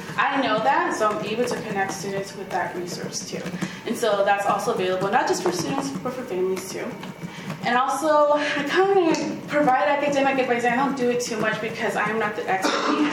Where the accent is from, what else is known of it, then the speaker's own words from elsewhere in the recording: Reno, Nevada, United States; I grew up here in Reno, Nevada. This is my home, this is my place.